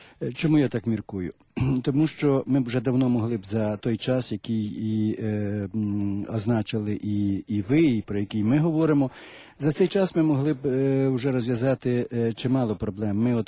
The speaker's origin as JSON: {"language": "Ukrainian", "region": "Eastern Ukraine", "country": "Ukraine", "said": "Я східняк, а він західняк."}